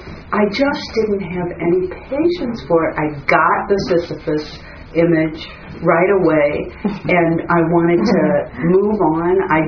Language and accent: English; United States; I just hated the pace, and in in some ways I think I'm so American.